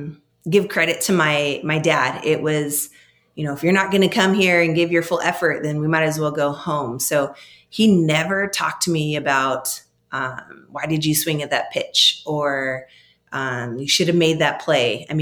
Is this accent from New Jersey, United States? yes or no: no; Tucson, Arizona, United States; I always say that I lucked out because I'm from Tucson.